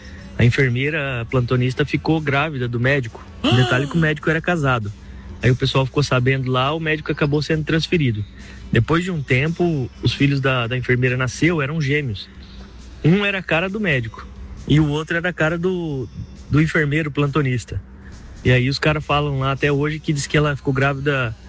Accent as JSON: {"language": "Portuguese", "region": "Paraná", "country": "Brazil", "said": "Lá na minha cidade do Paraná, minha tia é enfermeira."}